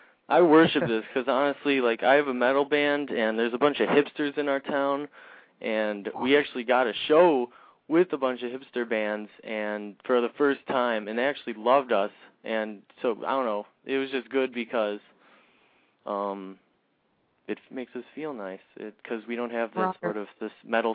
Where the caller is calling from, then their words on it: Chicago, Illinois, United States; I'm in Chicago.